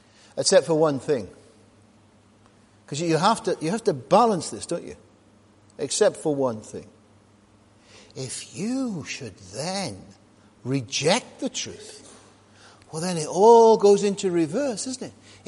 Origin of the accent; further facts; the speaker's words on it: Wales, United Kingdom; Now, I'm a Welshman, so I'm not sort of an English nationalist by any stretch of the imagination.